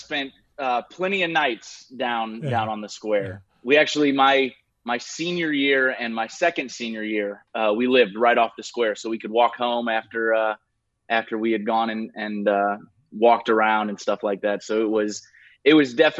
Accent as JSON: {"language": "English", "region": "Missouri", "country": "United States", "tie": "born or raised there", "said": "I grew up in Missouri, so I'm no stranger to tornadoes. We had tornado warnings, tornado watches almost every other day in Missouri."}